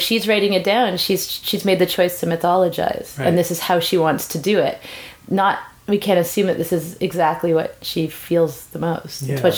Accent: West Coast, Canada; Well, and I'm from the West Coast too. I don't know if that has something to do with it.

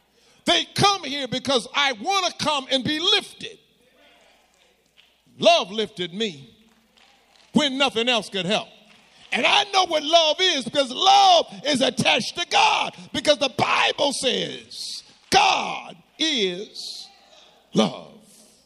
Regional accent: New Jersey, United States; Now, I grew up in Jersey. In Jersey, we didn't have to pump our gas.

